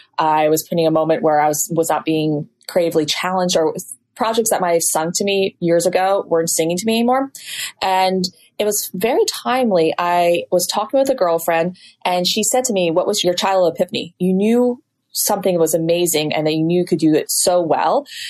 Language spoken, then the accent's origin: English; Vermont, United States; now in Los Angeles, United States; I was born and raised in Vermont, in the area called Southern Vermont. So I grew up in and around a creative community.